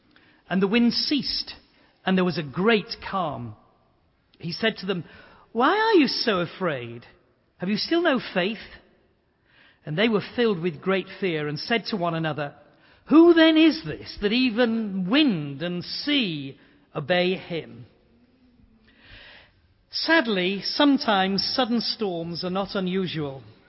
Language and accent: English; Yorkshire and the Humber, United Kingdom; He's from Lancashire, I'm from Yorkshire. We're supposed to be rivals, but we two are Christians, so we're friends.